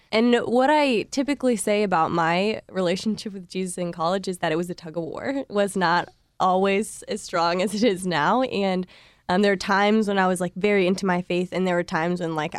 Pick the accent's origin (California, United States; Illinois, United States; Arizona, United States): Illinois, United States; Normal; I grew up in Illinois.